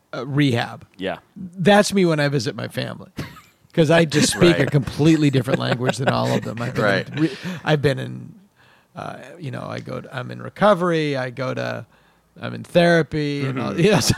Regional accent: Massachusetts, United States; I'm from Massachusetts, but my best friend made it.

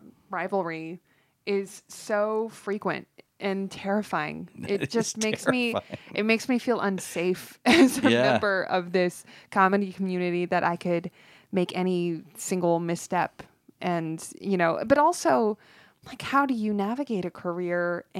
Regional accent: North Hollywood, California, United States; I grew up in North Hollywood.

